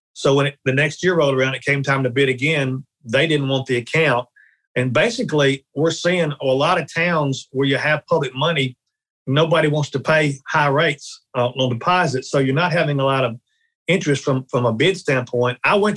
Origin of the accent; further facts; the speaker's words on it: Memphis, Tennessee, United States; Well, it's crazy. I grew up in Memphis. And loved it, and went to Ole Miss.